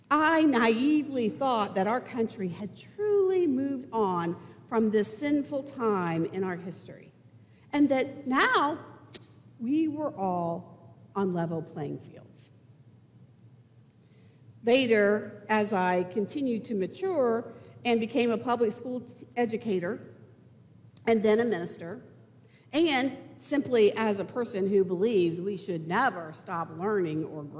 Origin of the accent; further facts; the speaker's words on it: Indiana, United States; now in Louisville, United States; Although I grew up in Indiana, Kentucky was the region I knew best